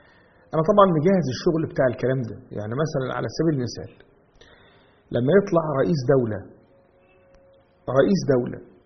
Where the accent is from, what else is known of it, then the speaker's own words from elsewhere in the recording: Egypt; الغريب بقى أنه إحنا كمصريين